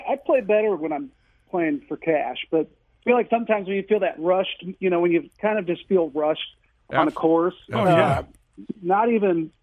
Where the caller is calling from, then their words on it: Manchester, Missouri, United States; So I am in the West County, Manchester area.